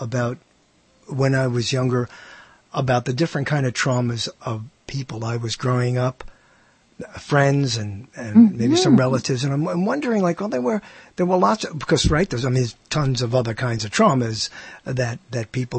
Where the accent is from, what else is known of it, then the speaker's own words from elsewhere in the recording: Brooklyn, New York, United States; because I always tell this story about growing up in Brooklyn